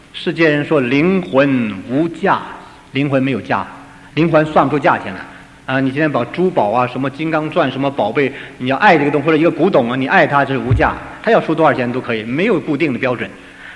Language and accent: Chinese; China; 我们中国人为什么要信他美国宗教？